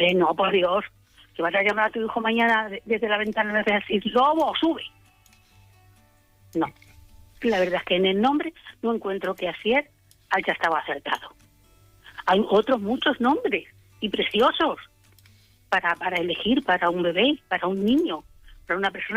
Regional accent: Castile and León, Spain; Pues es que yo no he podido ir a mi tierra, que es Castilla y León.

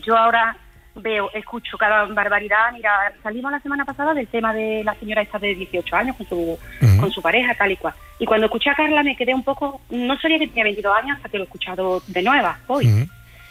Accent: Córdoba, Andalusia, Spain; now in Vigo, Spain; La cordobesa en Vigo.

